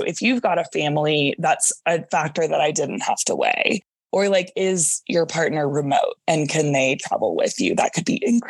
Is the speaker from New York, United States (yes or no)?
no; Dallas, Texas, United States; my first job was in San Antonio and I'm from Dallas.